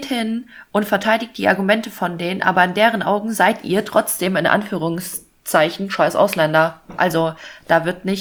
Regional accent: Fulda, Hesse, Germany; Also ich komme ja aus Fulda

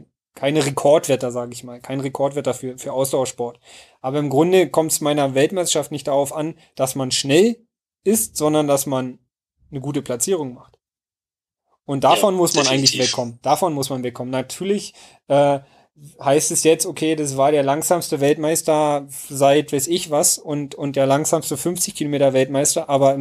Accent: Werder, Brandenburg, Germany; Also ich komme aus Werder.

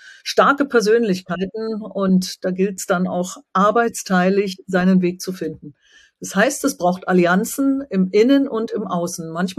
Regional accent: East Germany, Germany; ich komme aus Ostdeutschland in der Ex-DDR

